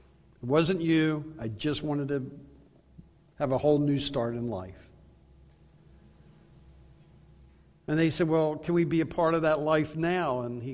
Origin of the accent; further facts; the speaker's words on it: Suitland, Maryland, United States; When I was growing up in Suitland, Maryland